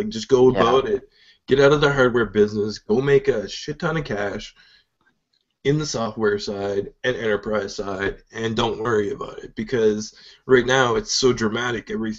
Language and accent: English; Canada; I'm Canadian and I followed the company for so long